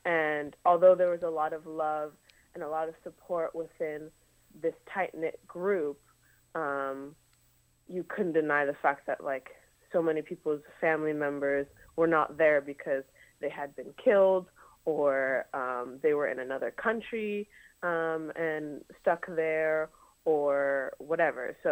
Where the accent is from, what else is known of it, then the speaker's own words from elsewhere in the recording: Ottawa, Ontario, Canada; I was born in Ottawa and kind of moved around Ontario and Quebec, but really Ottawa was like the main hub.